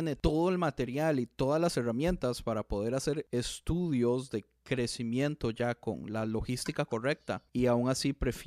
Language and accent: Spanish; Costa Rica; Es como tico, pues a mí me alegró el corazón.